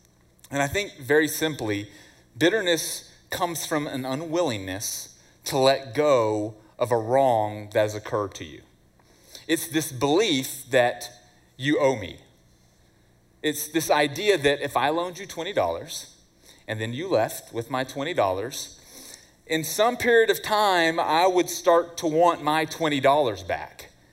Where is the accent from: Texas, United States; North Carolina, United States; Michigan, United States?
Texas, United States; Wichita Falls; I was born and raised in Wichita Falls, and so we knew that pretty well in Wichita Falls.